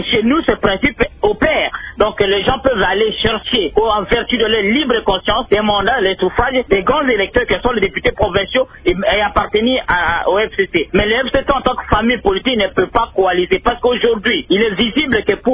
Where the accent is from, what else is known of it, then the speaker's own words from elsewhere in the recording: Sankuru, DR Congo; Non, c'est faux et archi-faux, parce que moi-même, j'étais originaire de la province du Sankourou.